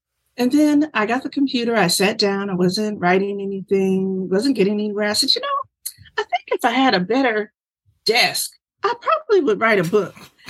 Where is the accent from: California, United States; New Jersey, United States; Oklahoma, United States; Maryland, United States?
New Jersey, United States; Asbury Park; a family of mice that lived under the boardwalk in the town that I grew up in Asbury Park, New Jersey.